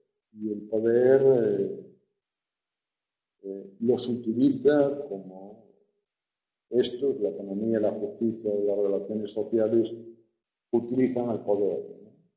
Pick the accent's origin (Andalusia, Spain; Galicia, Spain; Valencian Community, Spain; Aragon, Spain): Galicia, Spain; Lugo; porque yo soy de Galicia, de Lugo